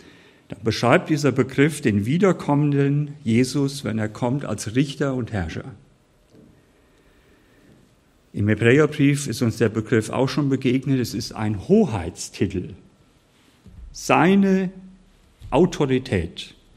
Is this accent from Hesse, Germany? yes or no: yes; Hesse, Germany; Ich als Hesse kenne nur den Hermann in Kassel.